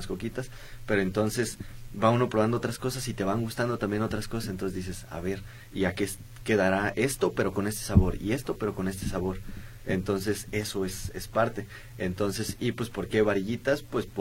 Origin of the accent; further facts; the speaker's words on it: San José de Gracia, Jalisco, Mexico; yo soy de San José de Gracia, no sé si lo han escuchado